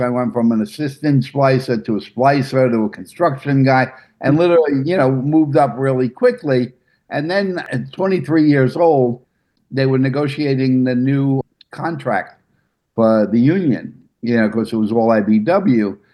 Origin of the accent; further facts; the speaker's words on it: Brooklyn, New York, United States; You know, I grew up in Coney Island, which is still the hood. It's not gentrified Coney Island in Brooklyn yet